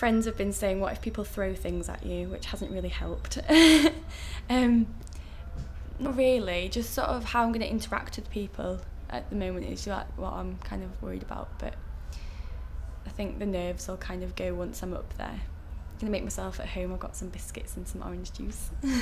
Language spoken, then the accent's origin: English; Yorkshire and the Humber, United Kingdom; it's very countryside orientated, and everyone's kind of a bit sort of old-fashioned and they like their traditions